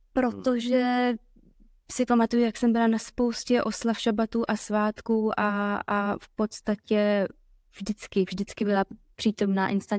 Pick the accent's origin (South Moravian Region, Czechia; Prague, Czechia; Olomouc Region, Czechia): South Moravian Region, Czechia; Znojmo; Ne, já jsem opravdu ze Znojmo.